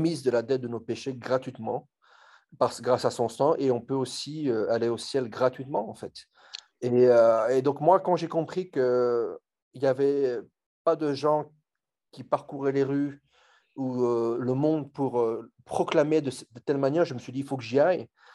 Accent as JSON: {"language": "French", "country": "France", "tie": "born there", "said": "je suis né en France, mais je suis d'origine asiatique. Ma mère est chinoise cambodgienne, mon père français cambodgien."}